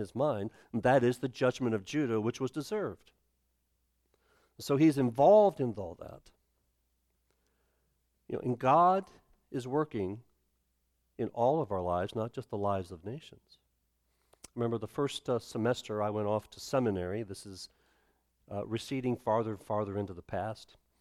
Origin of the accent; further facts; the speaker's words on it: Alabama, United States; Now, I'm from Alabama. I grew up in the state of Alabama.